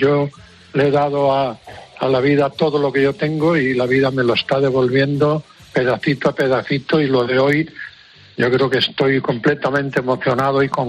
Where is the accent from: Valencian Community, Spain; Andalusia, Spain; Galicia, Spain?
Galicia, Spain; Padrón; Yo lo que hago por mi pueblo lo hago sin pedir nada a cambio. Entonces ya desde tiempos de antiguos alcaldes, Eduardo Otero, Villamor, todos me decían, tienes que tener una calle en Padrón.